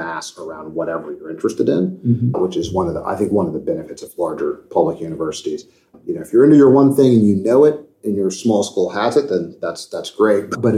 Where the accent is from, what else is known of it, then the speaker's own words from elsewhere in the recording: Columbus, Ohio, United States; And I got a call from a guy who was the chief of staff to what would have been my hometown congressman in Columbus, a guy named John Kasich, who went on to become the governor of Ohio.